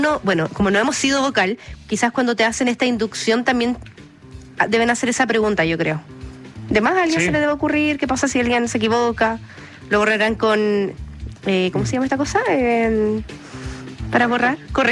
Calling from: Calama, Antofagasta, Chile; Hoy fui, como siempre, al lugar designado para votar junto a mi hija y mi pareja, como buen chileno.

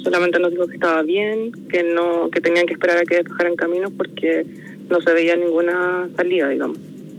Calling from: Santiago, Santiago Metropolitan Region, Chile; yo estoy en Santiago

